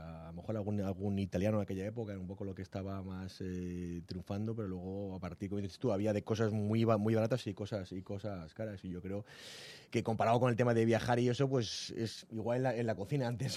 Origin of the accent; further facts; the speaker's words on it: Águilas, Region of Murcia, Spain; also born or lived in Thailand; de mi pueblo natal, que era, bueno, más que natal, yo no soy natal, pero es Águilas, Murcia, uh-huh. ¿Vale? Y luego de mis viajes en Tailandia, mi vida en Tailandia.